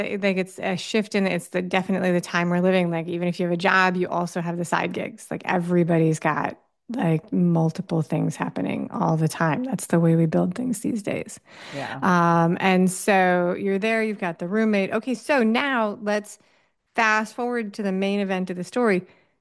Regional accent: New York City, New York, United States; Like I grew up in New York City. People live on Long Island.

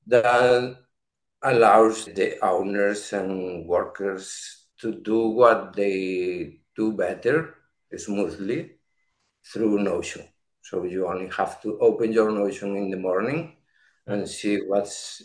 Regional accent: Galicia, Spain; English is a second language; I'm in Spain. I'm born and raised in Spain.

